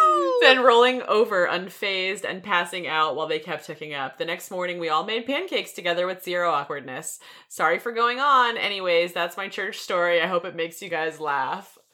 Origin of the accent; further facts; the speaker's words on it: New England, United States; I grew up in New England and my family is Unitarian